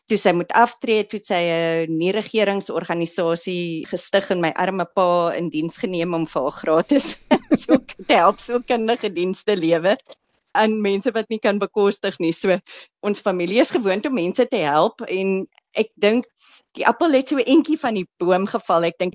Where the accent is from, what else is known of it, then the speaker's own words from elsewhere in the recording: Stellenbosch, Western Cape, South Africa; Ek is Stellenbosser. My ouers was betrokke by die universiteit daar so en my pa het destijds toe by Universiteit van Wes-Kaapland geëindig. Maar ja, wynlande, die berge, die skoonheid, dit is my agtergrond.